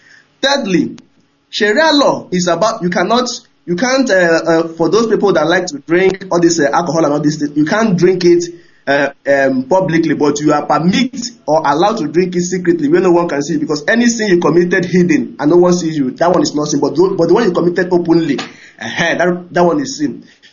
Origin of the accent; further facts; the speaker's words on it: Imo, Nigeria; now in Dakar, Senegal; I'm calling from Dakar, Senegal. I'm from Imo State, Biafra land.